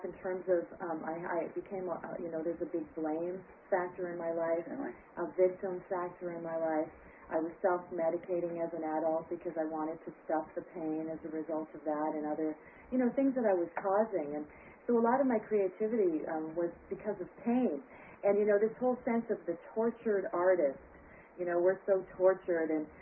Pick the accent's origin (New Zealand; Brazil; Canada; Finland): Canada; Montreal, Quebec; also born or lived in Toronto; I was born in Montreal